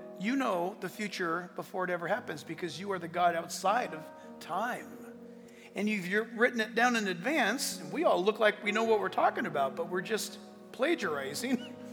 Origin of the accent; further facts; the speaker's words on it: United States; and they were asking for our autograph because we're Americans.